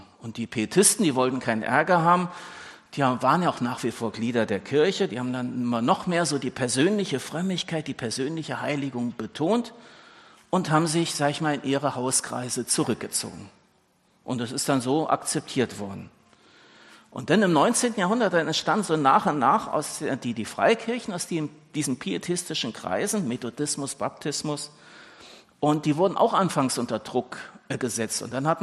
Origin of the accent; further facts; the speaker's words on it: Frankfurt, Hesse, Germany; ich habe meine Kindheit halt in Frankfurt verbracht